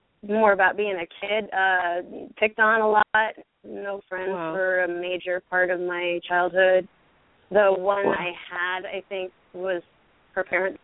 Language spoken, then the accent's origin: English; Oregon, United States; In Oregon.